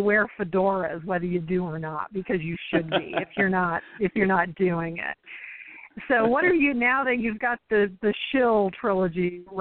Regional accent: California, United States; born there; now in Kansas, United States; And I live in Kansas, but I'm a Californian by birth.

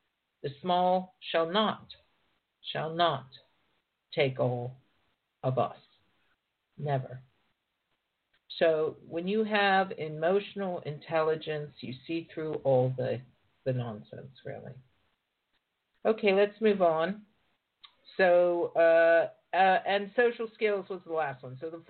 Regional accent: Pittsburgh, Pennsylvania, United States; also born or lived in Los Angeles; now in London, United Kingdom; I'm a girl from Pittsburgh, Pennsylvania. I never thought that I would travel and live in London when I grew up. None of that. I just didn't even understand how I could get out of Pittsburgh, let alone anything else.

